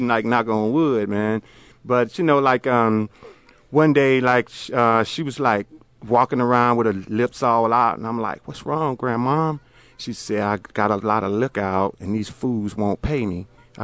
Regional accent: Andalusia, Alabama, United States; No, I grew up in Andalusia, Alabama, but, you know, that's my grandmother had a farm. I'm like a farm boy.

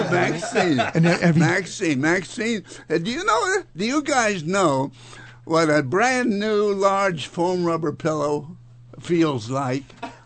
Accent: New Castle, Indiana, United States; I'm from a little town in Indiana, a blue-collar town, Newcastle, Indiana.

